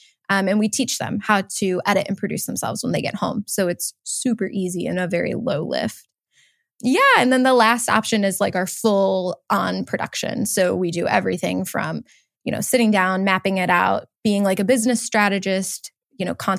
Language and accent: English; Cleveland, Ohio, United States; We're both from Cleveland, Ohio. He grew up on the west side. I grew up in the east side, went to school around here